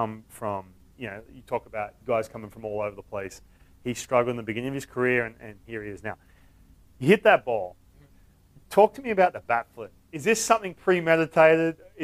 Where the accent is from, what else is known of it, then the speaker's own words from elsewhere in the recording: Australia; Are you just saying this because I'm Australian?